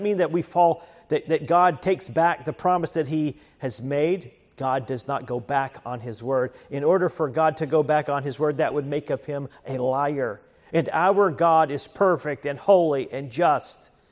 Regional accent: United States; As an American, I want my life to matter.

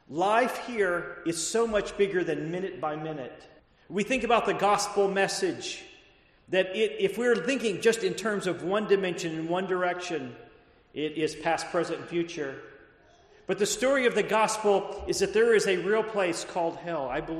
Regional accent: Texas, United States; I come from Texas. I think about myself as Texas not necessarily being part of the heartland, because it is it's a Gulf state.

